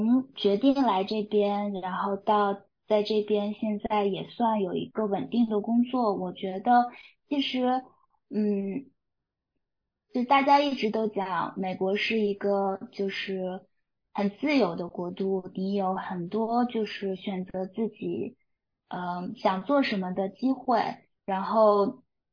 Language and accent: Chinese; Dalian, Liaoning, China; 然后我家乡是大连的，所以我爸爸其实是就是对有海的城市